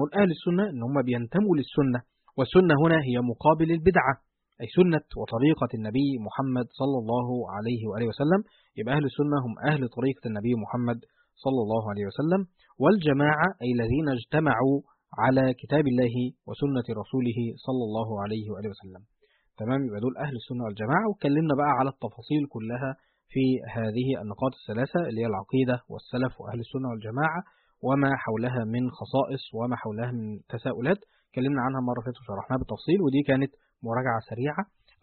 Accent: Egypt; المصب بتاعه هو عندنا في مصر في دمياط أو رشيد، صح كده؟

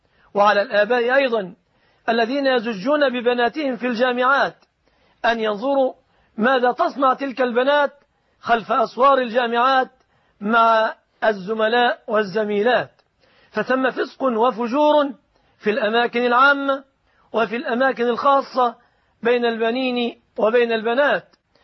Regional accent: Egypt; ولا يليق أن تعلق في بلادنا مصر الآمنة إن شاء الله تعالى

